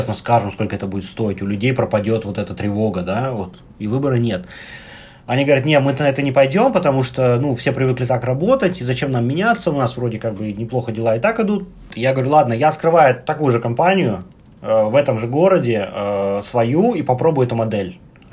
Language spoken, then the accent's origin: Russian; Leningrad Oblast, Russia; Я из Санкт-Петербурга. Я закончил Суворовское военное училище. Я даже не Санкт-Петербург, из области.